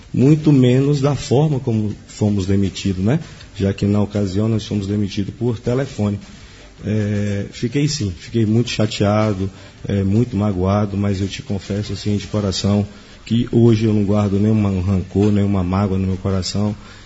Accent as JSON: {"language": "Portuguese", "town": "Vitória da Conquista", "region": "Bahia", "country": "Brazil", "said": "eu sou de uma cidade aqui bem próxima, bem conhecida, né? Que é a nossa, vamos dizer assim, o nosso polo regional, que é a cidade de Vitória da Conquista. Ali que eu nasci, exatamente no dia 23 de setembro de 1970."}